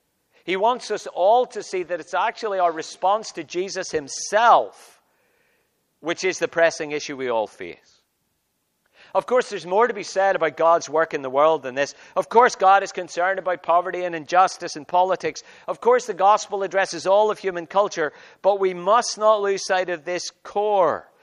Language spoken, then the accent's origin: English; Northern Ireland, United Kingdom; as most of you know, I grew up in Northern Ireland, which was and still is a very religious place.